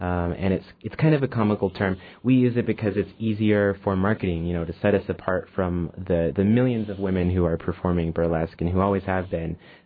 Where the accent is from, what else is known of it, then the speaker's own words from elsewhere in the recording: Juneau, Alaska, United States; I am an old Juneauite. I grew up here in Juneau, and it's good to be back.